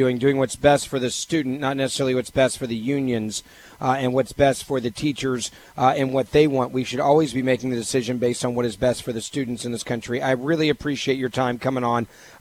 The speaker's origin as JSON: {"language": "English", "town": "Memphis", "region": "Tennessee", "country": "United States", "tie": "born or raised there", "said": "You know, my hometown of Memphis, Tennessee, the schools there are literally the definition of a failing school district."}